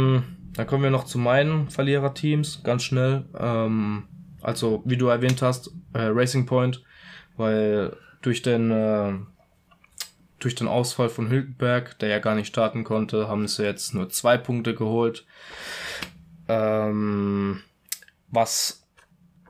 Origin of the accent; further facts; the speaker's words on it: Italy; Ich als Italiener